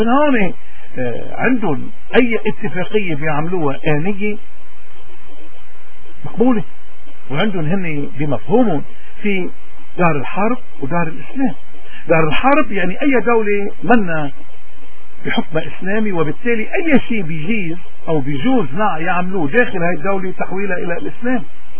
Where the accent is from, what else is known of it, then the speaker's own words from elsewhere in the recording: Lebanon; من هون نحن كلبنانيين المفروض نعرف وين خياراتنا، نعرف وين رايحين.